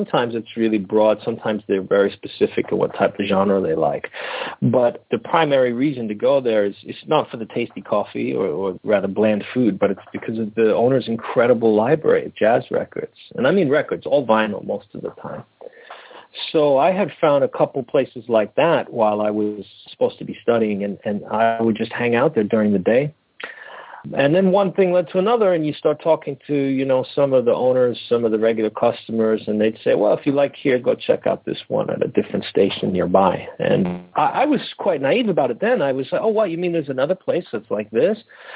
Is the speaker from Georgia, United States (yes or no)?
no; Brooklyn, New York, United States; now in Japan; I was born and raised in Brooklyn.